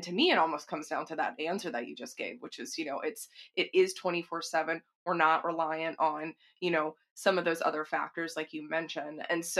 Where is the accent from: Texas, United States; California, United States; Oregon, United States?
Texas, United States